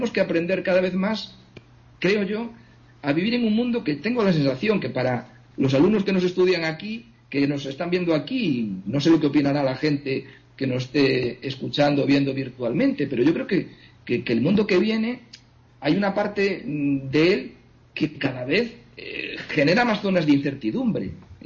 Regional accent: Galicia, Spain; lo que ocurre en mi pueblo, en Galicia, pues no tiene nada que ver con lo que pasa en Madrid

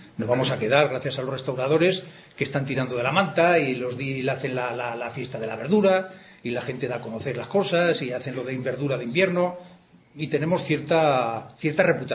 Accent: Tudela, Navarre, Spain; creo que me conocéis bastante gente. Yo soy de Tudela toda la vida, tercera o cuarta generación del campo.

